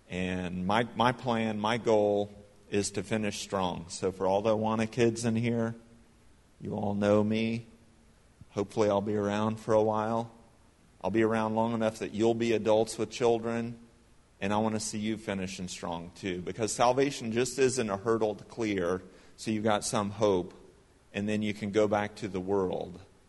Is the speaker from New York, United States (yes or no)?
no; Jupiter, Florida, United States; we grew up in Jupiter at First Baptist Cuesta.